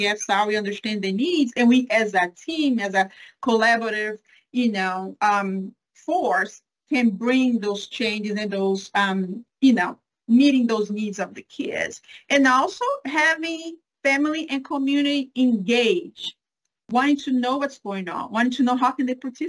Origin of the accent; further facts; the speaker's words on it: Brazil; English is a second language; moved away as an adult; now in United States; I am from Brazil. I'm originally from Brazil. I came as an international student. I received a scholarship to attend college in the U.S.